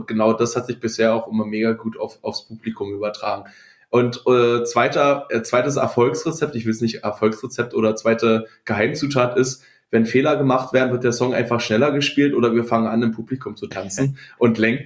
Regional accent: Brandenburg, Germany; wir spielen jetzt wieder mehr in meiner Heimat Brandenburg beziehungsweise Berlin.

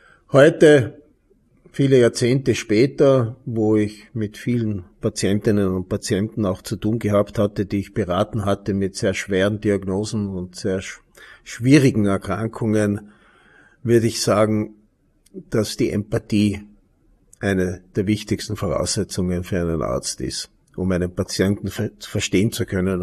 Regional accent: Schwaz, Tyrol, Austria; meine Heimatstadt, in der ich aufgewachsen bin und der ich ansässig bin, ist Schwarz, und Schwarz hat ca. 14.000 Einwohner.

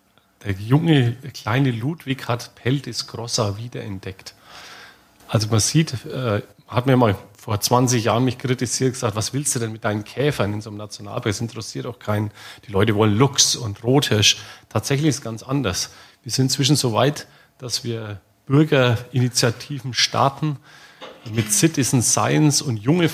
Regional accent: Bavaria, Germany; wie Sie an meinem Dialekt erkennen, komme ich nicht aus dem Bayerischen Wald, sondern bin Westmittelfranke. Mich hat sozusagen in den Wald verschlagen. Und als ich vor 18 Jahren hier die Stelle eines Zoologen im Nationalpark Bayerischer Wald angetreten habe

